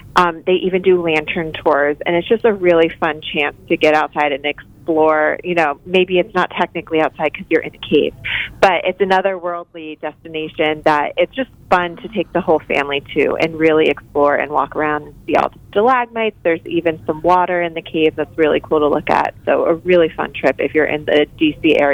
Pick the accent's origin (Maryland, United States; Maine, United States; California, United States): Maryland, United States; now in Northern Virginia, United States; So I live in Northern Virginia right now, and I grew up in Maryland, so I'm very familiar with a lot of the destinations we included right outside the D.C. area.